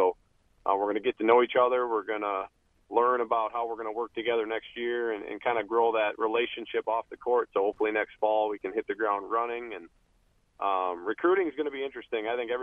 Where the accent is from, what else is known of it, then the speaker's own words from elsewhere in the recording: North Branch, Minnesota, United States; And I'm from the Twin Cities area. I grew up in North Branch, Minnesota.